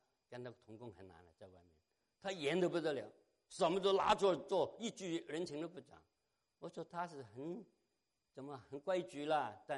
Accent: China; 还有我们中国人说他欺负我们不是白人等等等等

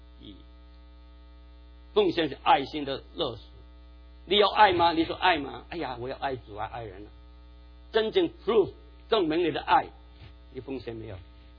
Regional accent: Guangdong, China; accent: Cantonese; 讲到钱的伤感情嘛，我们广东话说。

